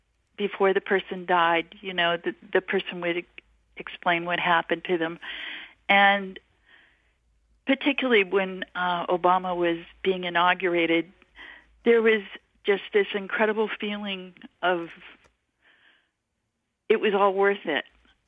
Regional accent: the West, United States; I was raised in the West, and had a biracial marriage, and we ended up having a tribe of our own that is scattered all over the country.

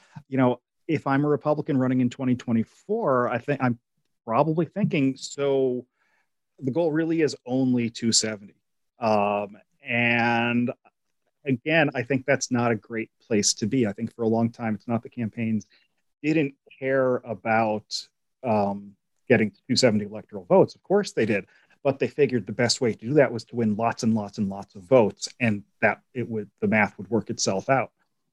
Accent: Pennsylvania, United States; I'm from Pennsylvania, so you know, I can say this, you know, that there's something to that idea that that state consists of Philadelphia, Pittsburgh, and Alabama.

